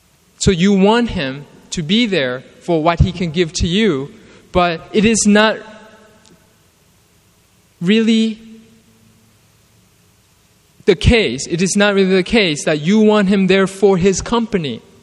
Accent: New York City, New York, United States; when I was growing up in New York City, when there was some scary situations

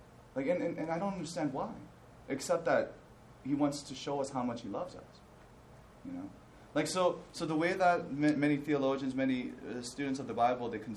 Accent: Indiana, United States; that's what I imagine when I'm growing up in Indiana, you know? So, I mean, I felt that way growing up because all my friends were white or Indian.

